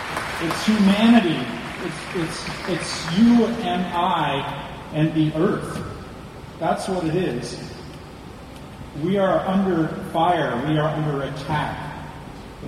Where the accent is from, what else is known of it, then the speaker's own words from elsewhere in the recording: Canada; now in United States; I'm a Canadian. I can't vote.